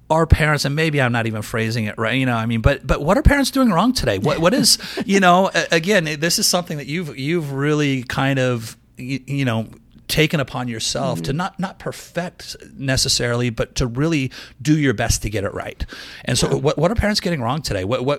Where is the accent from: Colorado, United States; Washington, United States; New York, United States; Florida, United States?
Washington, United States; Seattle; I grew up in Seattle. My parents hired me as a janitor at the Greyhound bus station in downtown Seattle.